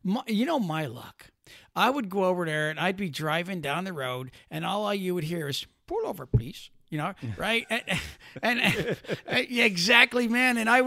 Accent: Pennsylvania, United States; I was from Pennsylvania. You could tell I'm a Yankee.

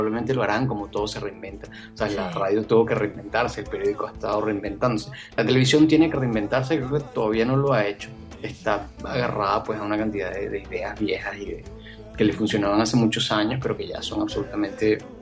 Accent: Venezuela; Nosotros además, bueno, como venezolanos tenemos como un rato viendo pues, y sufriendo todo lo que está sucediendo en nuestro país.

